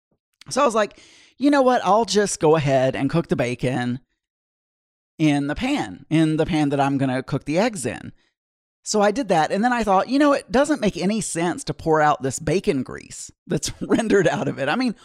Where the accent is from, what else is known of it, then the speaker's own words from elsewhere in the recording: United States; which was not something I had ever really done as an American